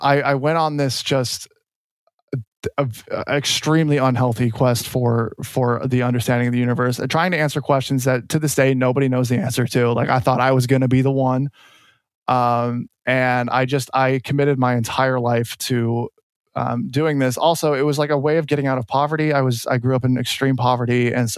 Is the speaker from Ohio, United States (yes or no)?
no; California, United States; I grew up in Orange County. So it's like, you know, it's like, obviously everything has been built on.